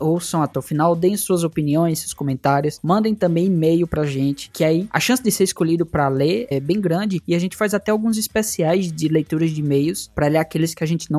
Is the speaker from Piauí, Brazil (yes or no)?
yes; Piauí, Brazil; eu sou do Piauí